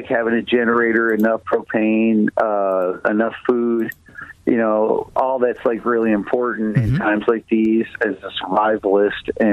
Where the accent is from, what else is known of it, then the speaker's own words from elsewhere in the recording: Tennessee, United States; when I grew up in Tennessee, I lived out on a farm.